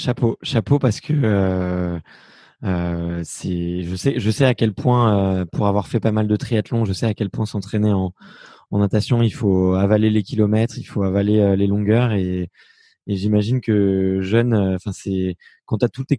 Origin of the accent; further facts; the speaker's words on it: Fontenay-sous-Bois, Île-de-France, France; moi j'ai grandi à Fontenay-sous-Bois.